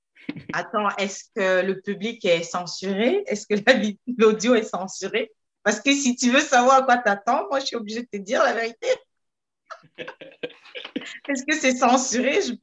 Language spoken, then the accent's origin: French; Cameroon; Je suis originaire du Cameroun et dans mon pays, on a plus de 309 dialectes. Il y a beaucoup de tribus principales et moi, je suis de la tribu des Bamiléké.